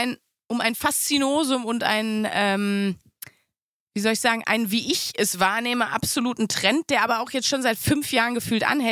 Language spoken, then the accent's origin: German; North Rhine-Westphalia, Germany; Ich meine, wir kommen aus dem Ruhrgebiet.